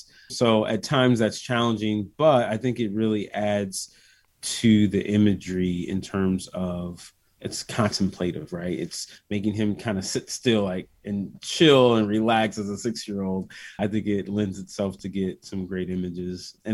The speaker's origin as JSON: {"language": "English", "town": "Bloomington", "region": "Illinois", "country": "United States", "tie": "born or raised there", "said": "I grew up, born and raised in Bloomington, Normal."}